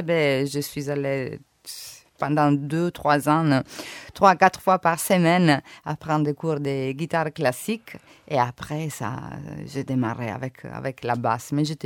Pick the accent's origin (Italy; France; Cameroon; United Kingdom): Italy; Calabria; accent: Calabrian; French is a second language; moved away; also born or lived in Milan; J'arrive dans ma naïve, je connaissais rien, avec mon accent de Calabria bello forte.